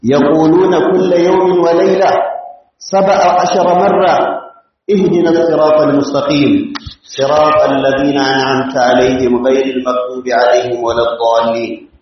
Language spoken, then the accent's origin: Arabic; Nigeria; اللهم اجعل بلدنا نيجيريا آمنا